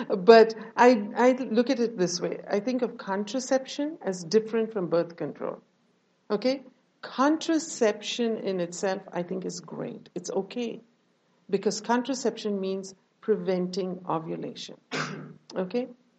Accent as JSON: {"language": "English", "country": "India", "tie": "born or raised there", "said": "I grew up in India."}